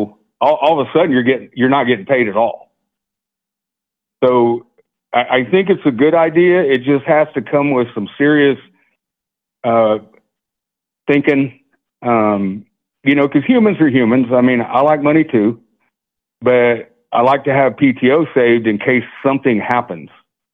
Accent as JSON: {"language": "English", "town": "Lincoln", "region": "Nebraska", "country": "United States", "tie": "born there", "said": "Well, I was born in Lincoln, Nebraska."}